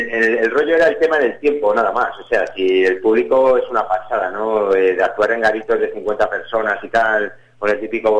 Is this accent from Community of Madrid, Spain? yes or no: yes; Madrid, Community of Madrid, Spain; Yo es que soy de barrio, soy de Hortaleza